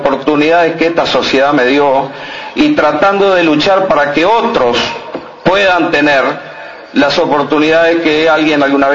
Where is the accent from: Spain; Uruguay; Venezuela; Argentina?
Uruguay; Montevideo; yo soy de Montevideo. Fui a la escuela 88 en Garibaldi, Montecasero. Fui al liceo 8. Mi padre era dentista